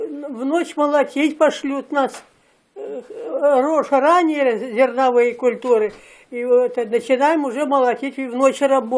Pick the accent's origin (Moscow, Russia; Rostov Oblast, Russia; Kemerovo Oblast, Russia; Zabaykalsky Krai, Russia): Kemerovo Oblast, Russia; Krutaya; Поселок Крутая, Усталинский сельский совет, Кузидейский район. Я там родилась. Я оттуда замуж вышла и все время там прожила.